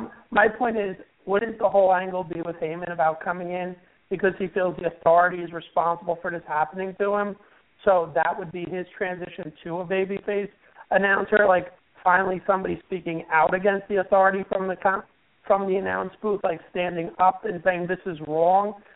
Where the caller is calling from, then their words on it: Nutley, New Jersey, United States; from Nutley, New Jersey.